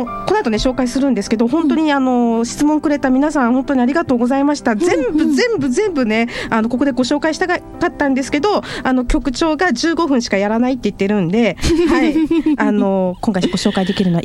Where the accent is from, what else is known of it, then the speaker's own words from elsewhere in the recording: Mie, Japan; 私三重の出身なんでね